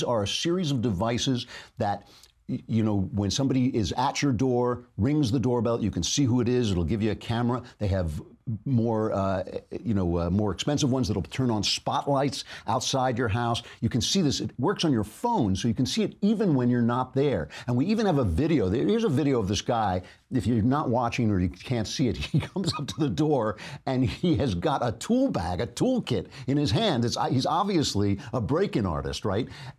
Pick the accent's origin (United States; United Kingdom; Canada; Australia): United States; New York; As a New Yorker, I can tell you that's an old, old trick.